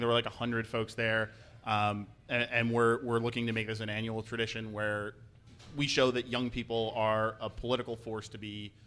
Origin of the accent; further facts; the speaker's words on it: Philadelphia, Pennsylvania, United States; I grew up in Northeast Philly, and my grandfather was a ward leader up there.